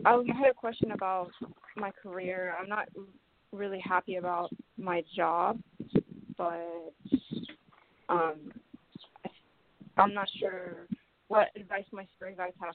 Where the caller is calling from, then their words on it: Columbus, Ohio, United States; I'm calling from Columbus, Ohio.